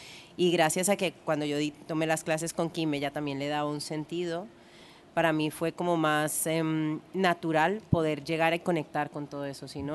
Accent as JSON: {"language": "Spanish", "town": "Cali", "region": "Valle del Cauca", "country": "Colombia", "said": "yo soy de Cali, Colombia, y en Cali es una ciudad que vibra música, que vibra salsa"}